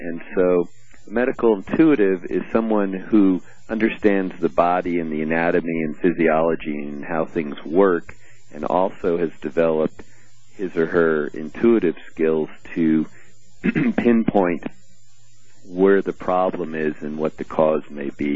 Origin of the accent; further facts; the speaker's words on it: New Jersey, United States; now in Colorado, United States; Well, actually, I grew up just across the Delaware. I grew up in New Jersey.